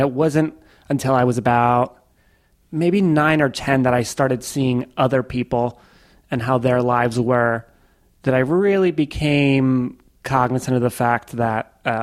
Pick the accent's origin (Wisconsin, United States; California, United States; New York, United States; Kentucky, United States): New York, United States; Queens; born there; I was born in Queens, New York. And then after my dad disappeared, me and my mom kind of bounced around for a while.